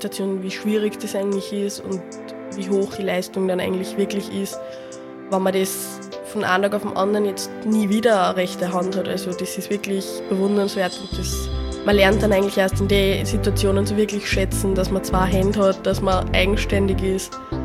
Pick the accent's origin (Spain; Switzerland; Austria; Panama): Austria; Upper Austria; now in Vienna, Austria; ich bin 20, bin ursprünglich eben aus Oberösterreich, wohne aber zurzeit in Wien.